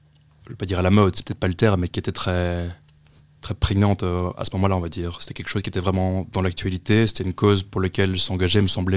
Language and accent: French; Brussels, Belgium; je suis bruxellois, je suis très belge, on va dire. Ma mère vient de Bruges, mon père de Liège et je suis né à Bruxelles. Donc vraiment le petit belge parfait, on pourrait dire. J'étudiais en flamand jusqu'à l'université.